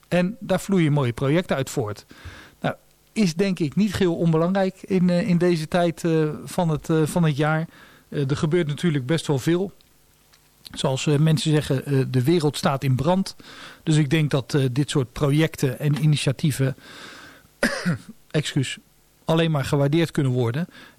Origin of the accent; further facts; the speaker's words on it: Netherlands; Want ja, om een of andere reden, wij zijn Nederlanders en dan zoeken we het water op met mooi weer.